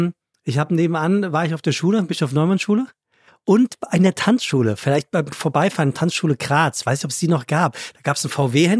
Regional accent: Hesse, Germany; ich komme ja aus dem Main-Taunus-Kreis.

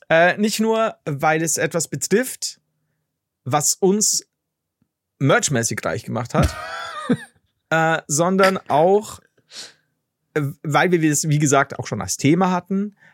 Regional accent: Regensburg, Bavaria, Germany; born there; So, als gebürtiger Regensburger, das ist nicht der Guggenberger See

